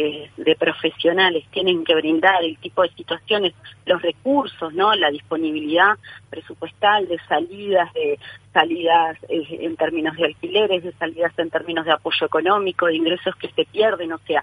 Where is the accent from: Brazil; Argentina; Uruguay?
Uruguay; como pueblo uruguayo